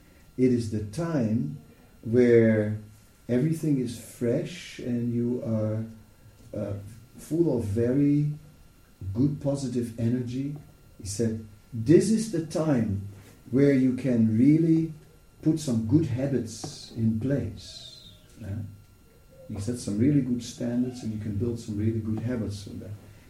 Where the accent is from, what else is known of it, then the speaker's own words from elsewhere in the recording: Netherlands; I'm from the Netherlands and it's a country of boats, you know